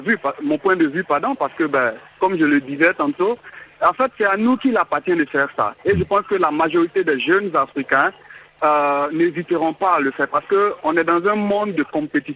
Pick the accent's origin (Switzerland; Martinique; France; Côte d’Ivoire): Côte d’Ivoire; now in Mumbai, India; Ouais, je suis ivoirien, mais je vis en Inde.